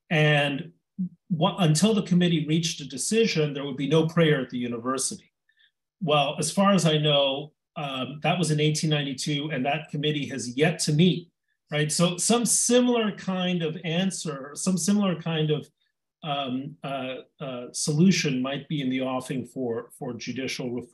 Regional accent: Mexico; I grew up in Mexico, and this was much poorer than the worst poverty I'd ever seen in Mexico.

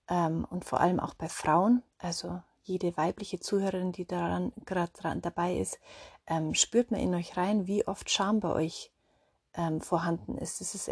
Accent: Bavaria, Germany; Ich komme ja aus Bayern, deswegen muss ich es noch so ein bisschen bayerisch formulieren.

